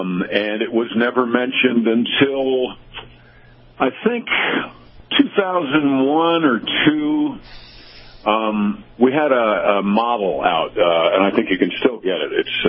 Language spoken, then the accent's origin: English; New York, United States; Now, I'm from New York. I love history and I love truth. So, I'm from the part of the country that did not free their slaves during the Civil War.